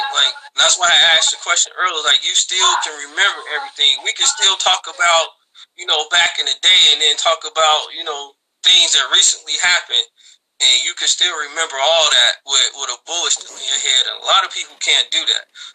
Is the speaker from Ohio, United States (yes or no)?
no; Gary, Indiana, United States; The main reason my faith is so big is because of growing up in Gary.